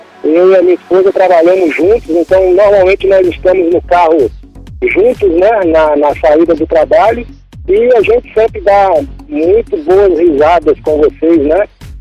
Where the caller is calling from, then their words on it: Três Rios, Rio de Janeiro, Brazil; Eu falo da cidade de Três Rios, Rio de Janeiro.